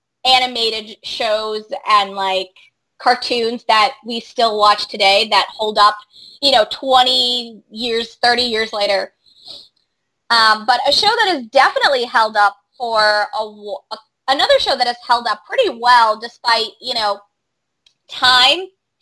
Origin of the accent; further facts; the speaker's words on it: Portland, Maine, United States; I'm from Portland, Maine, so I'm allowed to make fun of the other Portland